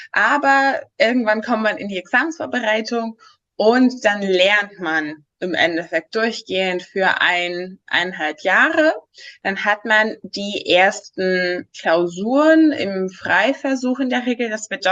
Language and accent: German; Greece; now in Berlin, Germany; Ich komme ursprünglich aus Griechenland, aber ich habe in Berlin und in Genf Jura studiert.